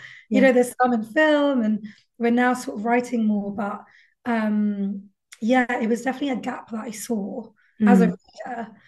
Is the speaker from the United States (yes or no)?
no; Bangalore, Karnataka, India; also born or lived in Paris, France / United Kingdom; So I was born in Paris. Didn't live there for long, couple of years maximum, maybe even less than that. And my parents moved to the UK after that, and then we moved to the south of India to Bangalore.